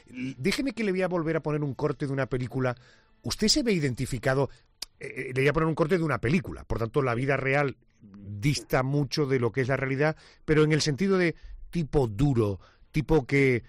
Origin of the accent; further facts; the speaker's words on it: Spain; Yo soy español, señor.